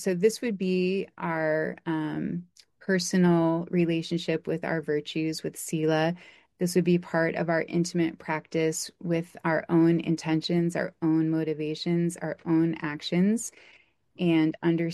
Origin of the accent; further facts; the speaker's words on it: Michigan, United States; into the Tibidawassee River, which is actually the river that runs through my hometown that I grew up near, which then fed into the Saginaw River and then fed into the bay.